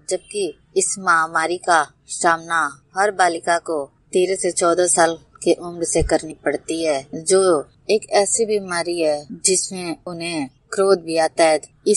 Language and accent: Hindi; Ghazipur, Uttar Pradesh, India; ग्राम post जिला गाजीपुर की रहने वाली हूँ।